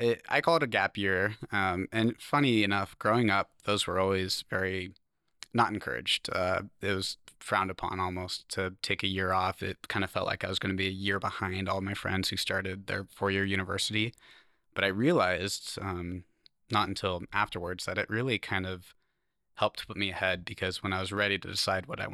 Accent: Seaside, Oregon, United States; I was born in Seaside at Providence and grew up here. Spent my whole life until I was 18. I graduated from Seaside High School and grew up in the Gearhart area, all in Clatsop County.

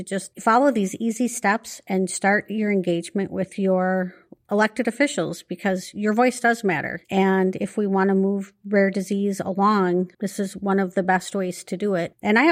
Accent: Minnesota, United States; I'm from Minnesota. I'm lucky enough to have Senator Klobuchar

